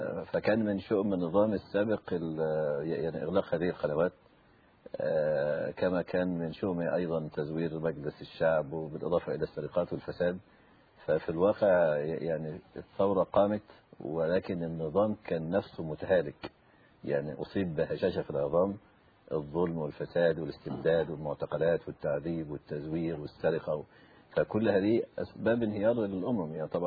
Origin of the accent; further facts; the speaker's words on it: Egypt; مش بس عندنا في مصر